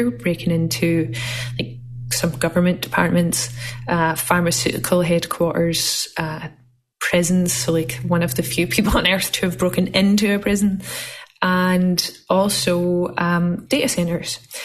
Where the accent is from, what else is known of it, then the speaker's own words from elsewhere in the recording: Scotland, United Kingdom; now in Los Angeles, United States; So I live in Los Angeles, but I'm from Scotland. I've been in America for about 15 years or so. My accent has gotten worse. It's gotten stronger. It stays with me. It will not leave.